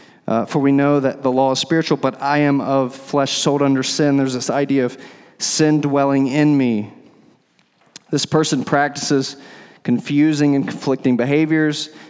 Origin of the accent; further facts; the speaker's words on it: Dallas, Texas, United States; You know, I'm new from Dallas, right?